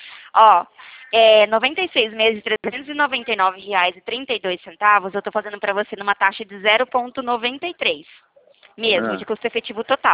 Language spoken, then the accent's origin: Portuguese; Dracena, São Paulo, Brazil; Pior que aqui é só minha cidade natal, que é Dracena, que é aqui pertinho também. Lá é uns 2, 3 graus mais quente que aqui.